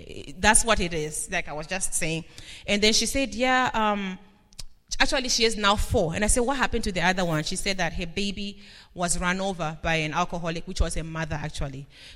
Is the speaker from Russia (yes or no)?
no; Philadelphia, Pennsylvania, United States; I said, sir, please, I'm not … I'm from Philadelphia.